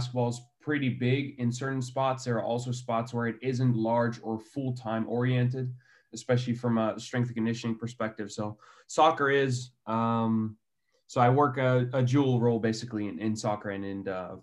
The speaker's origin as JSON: {"language": "English", "town": "Amsterdam", "region": "North Holland", "country": "Netherlands", "said": "28 years old. I'm from Amsterdam."}